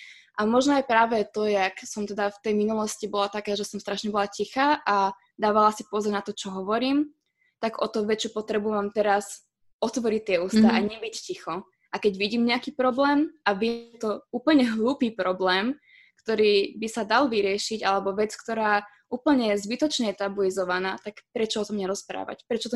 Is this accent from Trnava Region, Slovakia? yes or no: no; Trenčín, Trenčín Region, Slovakia; ja som rodená Trenčanka a my sme sa potom vlastne presťahovali naspäť do Trenčína. S tým, že sme v Soblahoď, taká dedinka pri Trenčíne, tak tam si naši kúpili pozemok a tam sme začali potom stávať dom, ale bývali sme v Trenčíne ešte nejaký čas